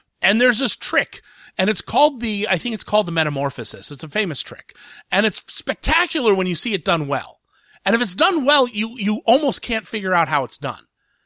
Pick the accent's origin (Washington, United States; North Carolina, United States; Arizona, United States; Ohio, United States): Ohio, United States; Columbus; it actually came out in my hometown of Columbus, Ohio.